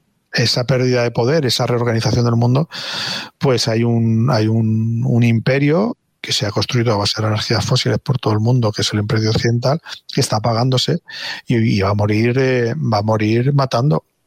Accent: Valencian Community, Spain; yo que soy de la Comunidad Valenciana, aquí en España

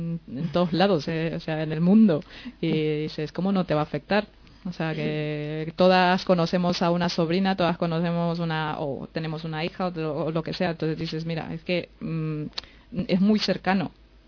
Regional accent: El Salvador; yo que vengo de El Salvador

